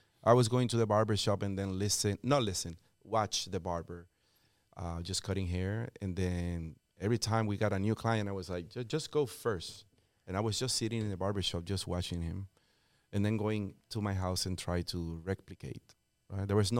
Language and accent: English; Puerto Rico; English is a second language; moved away as an adult; now in United States; I have an accent, and that's because I am born and raised in Puerto Rico.